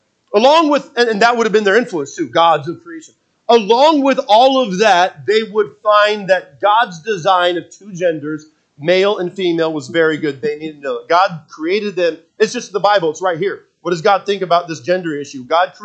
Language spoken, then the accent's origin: English; West Coast, United States; Got to remember, I grew up on the West Coast. It's the left coast, right?